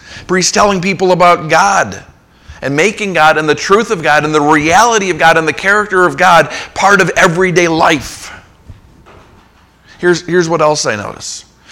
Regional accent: Ireland; Had someone in my old church who called me … because I'm Irish

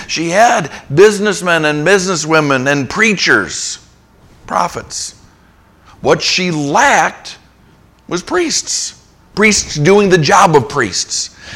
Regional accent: Ireland; Had someone in my old church who called me … because I'm Irish

